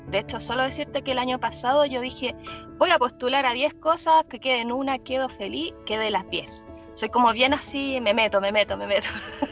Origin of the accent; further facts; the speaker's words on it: Pudahuel, Santiago Metropolitan, Chile; born there; yo nací en Pudahuel.